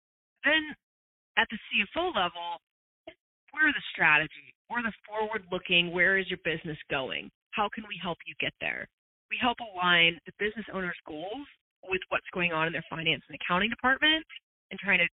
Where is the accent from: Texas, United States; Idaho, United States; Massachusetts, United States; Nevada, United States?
Nevada, United States; Las Vegas; now in San Diego, United States; I grew up in Las Vegas and went to college at University of Arizona. I moved here, decided no more desert, so promptly to San Diego.